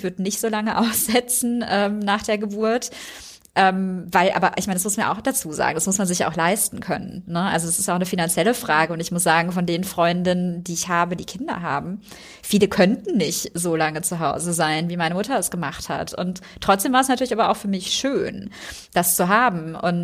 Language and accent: German; West Germany, Germany; Also ich komme ja aus Westdeutschland.